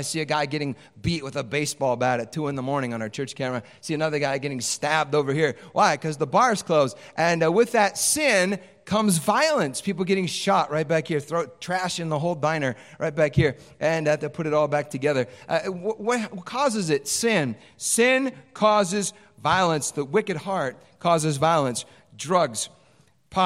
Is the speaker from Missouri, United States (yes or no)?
no; Chicago, Illinois, United States; born there; Now, I was born in Chicago. Now, I returned to Chicago, went back to Chicago